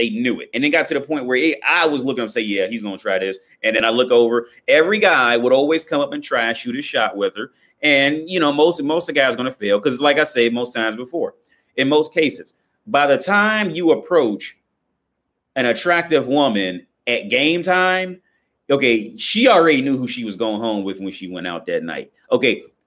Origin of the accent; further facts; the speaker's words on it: Coleraine Township, Ohio, United States; And I'm from Coleraine Township over there by close to the Northgate Mall.